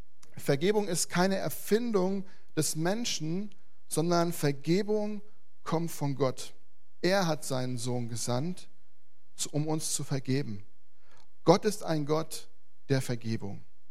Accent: Velbert, North Rhine-Westphalia, Germany; Ich komme aus Velbert, aus der Gemeinde, wo auch die Velberter Mission herkommt.

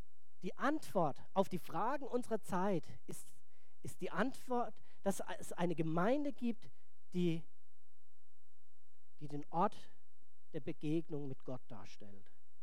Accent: Bavaria, Germany; Es gibt in meiner Heimat, aber ich komme nicht aus Bayern, ich komme aus Franken.

